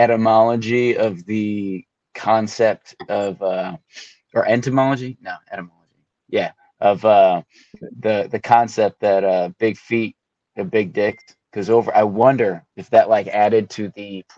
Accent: Brooklyn, New York, United States; Oh, me? Yeah. I'm from Brooklyn. I'm born and raised in Brooklyn.

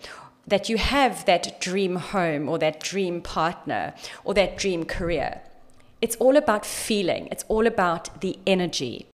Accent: South Africa; We have a very similar background. We're both from South Africa. We're both ex-yachties.

